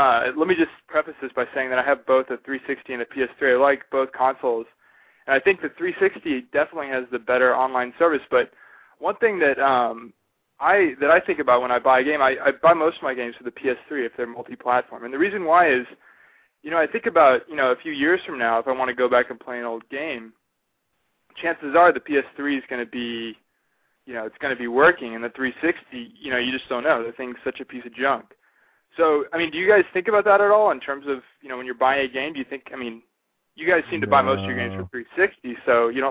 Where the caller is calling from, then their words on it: Bethesda, Maryland, United States; calling from Maryland. I'm actually calling from Bethesda, which is right near where the lady caller was calling from earlier.